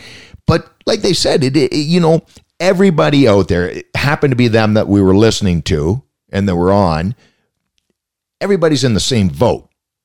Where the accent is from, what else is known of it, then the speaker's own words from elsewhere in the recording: Canada; As a Canadian, good for him.